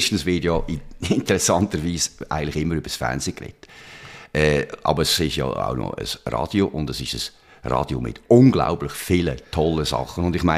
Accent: Switzerland; als Schweizer Bürger

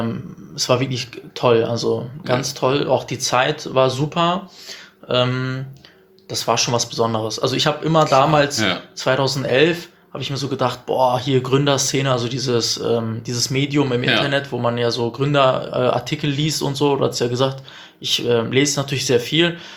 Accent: Bielefeld, North Rhine-Westphalia, Germany

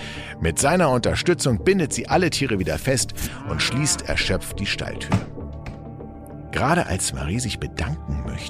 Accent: Berlin, Germany; ich bin in Eichkamp groß geworden.

